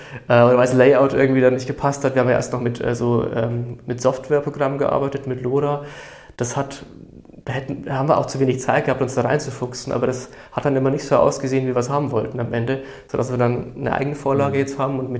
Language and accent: German; Bavaria, Germany; Wir sind ja ursprünglich aus der Oberpfalz.